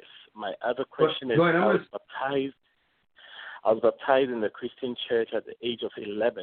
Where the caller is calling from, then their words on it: Ghana; I'm calling from Ghana.